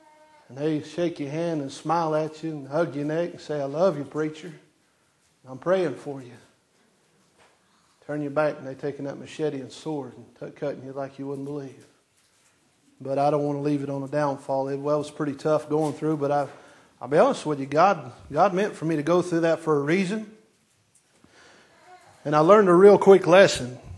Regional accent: North Carolina, United States; now in North Dakota, United States; I said, yes, ma'am, but we're from North Carolina. And the law is 16 down there.

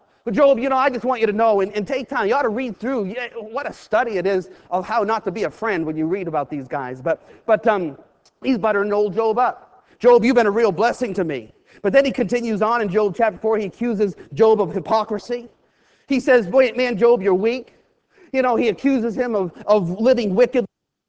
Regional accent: Buckfield, Maine, United States; Turner, Maine, my home state. By the way, Maine is God's country, okay?

